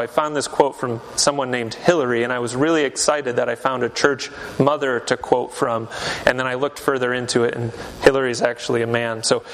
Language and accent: English; Michigan, United States; Salt was very important in my life growing up in West Michigan as a Dutch American person.